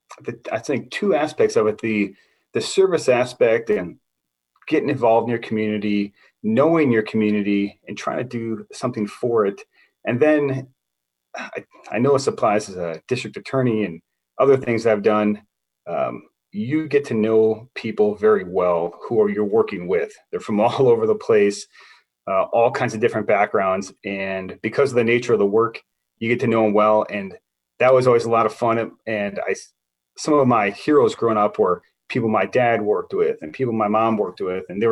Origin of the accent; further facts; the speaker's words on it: Milwaukee, Wisconsin, United States; But I grew up in Wisconsin, in Milwaukee, actually.